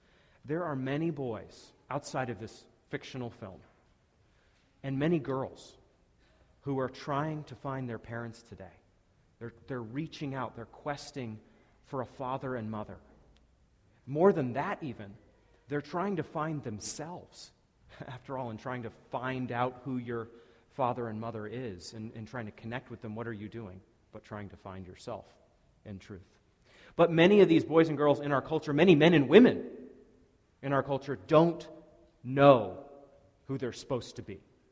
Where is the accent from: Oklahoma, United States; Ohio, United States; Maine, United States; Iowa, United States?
Maine, United States; I will say, by way of bona fides, that I am from Maine, which is sort of like a close cousin to Canada, right?